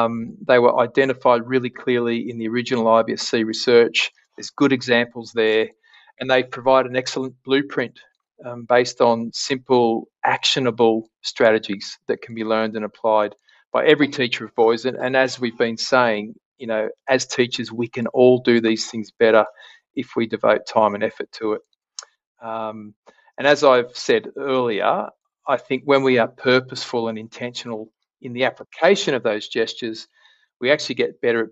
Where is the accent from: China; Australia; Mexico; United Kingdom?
Australia; Western Australia; of my home state here in WA have a word